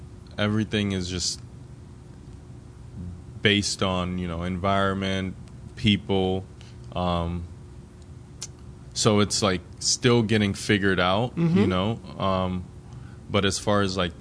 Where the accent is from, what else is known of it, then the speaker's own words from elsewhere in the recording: Côte d’Ivoire; I think it just goes back to just being from the Ivory Coast and just like constantly enjoying fresh, the freshest of the fresh